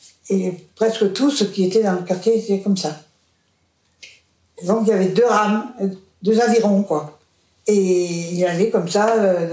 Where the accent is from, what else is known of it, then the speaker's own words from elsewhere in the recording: Brignogan, Brittany, France; Et je suis née à Brignogan, dans un quartier de pêcheurs. Mon père était pêcheur. On était tous pêcheurs et paysans en même temps.